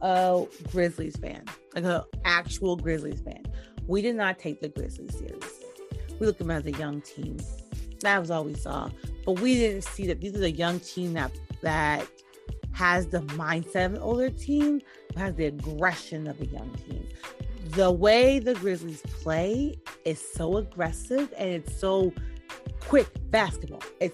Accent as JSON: {"language": "English", "region": "New York", "country": "United States", "tie": "born or raised there", "said": "However, I'm a New Yorker. We all know this. I don't care. I don't live there. I haven't lived there in 7 years. But I grew up my whole life there. I am a New York sports girl."}